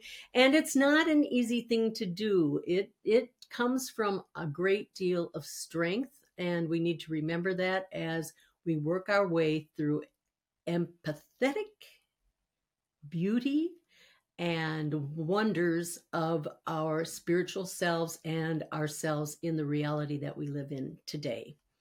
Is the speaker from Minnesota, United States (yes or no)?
yes; Richfield, Minnesota, United States; also born or lived in Seattle; I was born in Seattle and then taken home to Richfield, Minnesota. And my parents were, of course, very religious, and I was raised with the Bible, and I had a Catholic background.